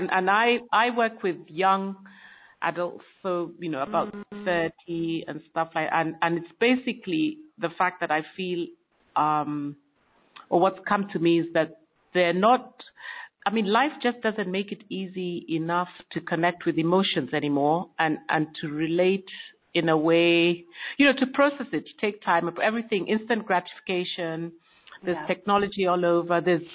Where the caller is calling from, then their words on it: Nairobi, Kenya; I am calling you from Nairobi, Kenya.